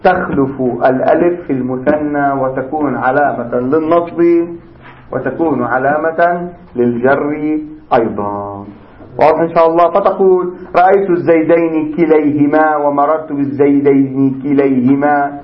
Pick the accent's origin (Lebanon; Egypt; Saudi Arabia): Lebanon; South Lebanon; لغتنا في لبنان خاصة في عاملة لغة الإمالة، إمالة إلى الكسر، دائما نحن نجر.